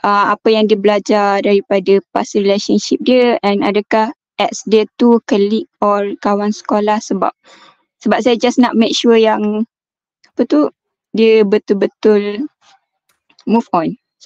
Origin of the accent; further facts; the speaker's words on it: East Coast, Malaysia; Saya dari Pantai Timur, umur mid-20.